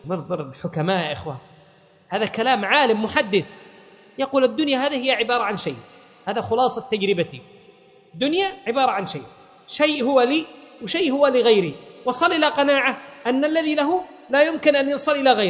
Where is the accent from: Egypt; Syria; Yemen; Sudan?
Yemen; لو كان القات ثقافة، أي خلونا يخلوا القات هذا عندنا في اليمن، أي حاربونا عليه؟